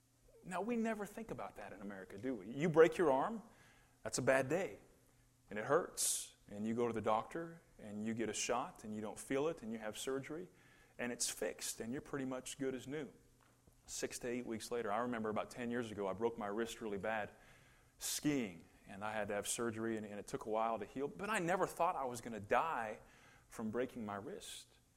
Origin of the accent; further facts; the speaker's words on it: United States; it just never even crossed my mind being an American in this day and age